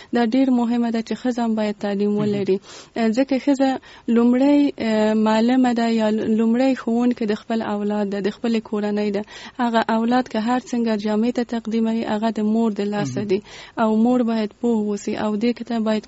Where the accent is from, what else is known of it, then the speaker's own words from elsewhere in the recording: Kabul, Afghanistan; زه په کابل کې زغیدلې یم او دلته مجوون کړی.